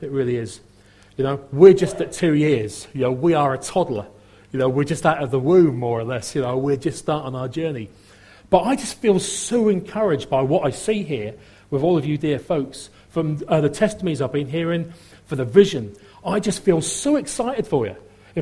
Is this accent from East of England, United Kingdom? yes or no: yes; East of England, United Kingdom; accent: Norfolk; now in Kent, United Kingdom; there's a little bit of Norfolk come through there. Absolutely beautiful. You know, because I grew up in Norfolk and I moved to Kent. Funnily enough, whenever I speak sometimes, people say, there's something of an accent in there.